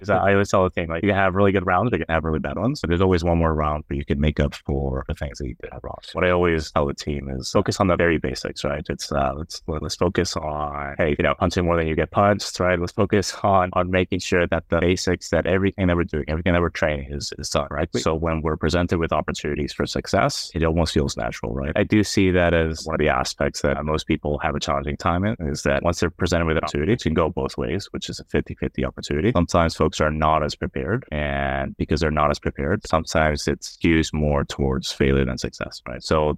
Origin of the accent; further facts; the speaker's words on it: northern Spain, Spain; English is a second language; I am originally from Spain, from a little town in the north.